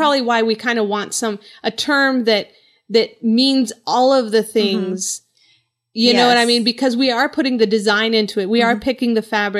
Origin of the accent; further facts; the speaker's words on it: Colombia; in Colombia, where I'm from Colombia